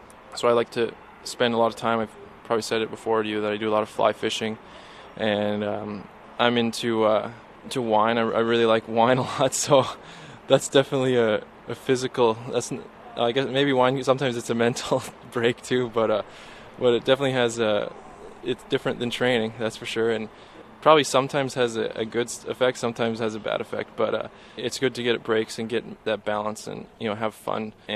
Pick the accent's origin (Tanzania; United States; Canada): Canada; Red Deer, Alberta; But we always had a garden growing up in Red Deer.